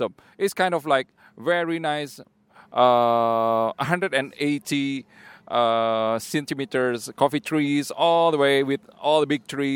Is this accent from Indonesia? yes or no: yes; Indonesia; from Indonesia.